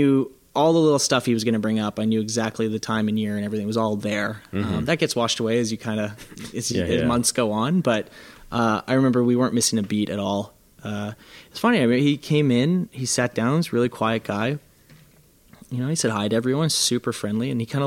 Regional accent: Victoria, British Columbia, Canada; I'm a kid from Victoria, Canada, British Columbia, and I'm just coming up with ideas in my basement growing up.

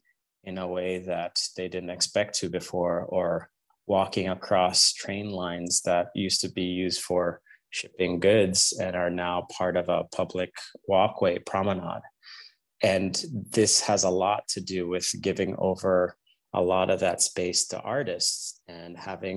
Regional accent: Jamaica; I was a kid growing up in Jamaica and I loved to draw.

